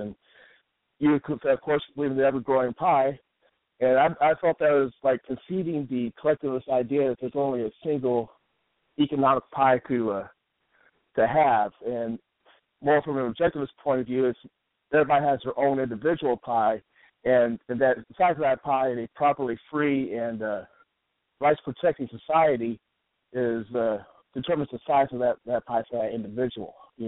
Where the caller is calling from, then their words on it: Springfield, Illinois, United States; Springfield, Illinois.